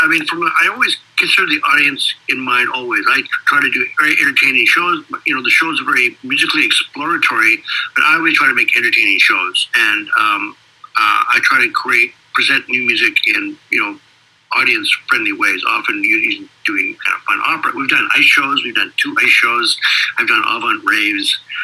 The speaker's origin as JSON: {"language": "English", "town": "Vancouver", "region": "British Columbia", "country": "Canada", "tie": "born or raised there", "also_born_or_lived": "Regina, Canada", "said": "I'm born and raised in Regina, Canada. I've been living in Vancouver, Canada since I was 4 years old."}